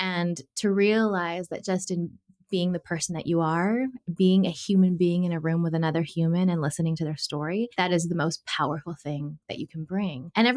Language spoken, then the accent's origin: English; California, United States; growing up in the culture I did as a Filipina American in Southern California